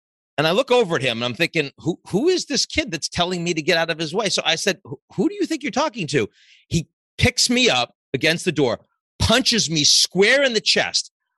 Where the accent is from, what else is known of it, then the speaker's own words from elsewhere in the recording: Boston, Massachusetts, United States; accent: Boston; they couldn't even understand my Boston accent down there. I had to figure out how to pronounce R's and stuff like that.